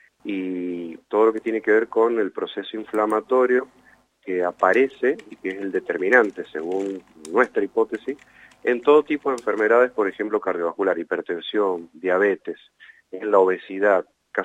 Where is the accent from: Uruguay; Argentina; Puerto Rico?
Argentina; Mendoza; Entonces decidí yo, como mendocino